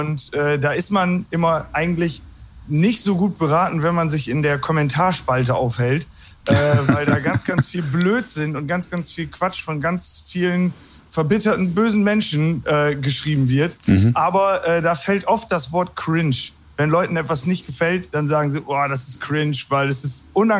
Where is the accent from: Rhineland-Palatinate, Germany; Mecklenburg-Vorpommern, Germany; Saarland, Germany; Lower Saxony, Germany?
Lower Saxony, Germany; Hagen am Teutoburger Wald; ich komme hier aus Hagen am Teutoburger Wald